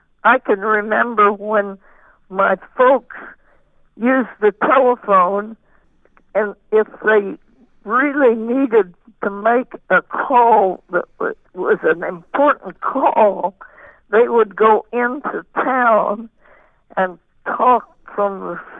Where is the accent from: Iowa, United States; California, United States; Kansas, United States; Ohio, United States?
Kansas, United States; I grew up in Kansas at that time when the weather was so dry and the people out there just didn't have anything hardly. And my family did not experience it because we were in eastern Kansas.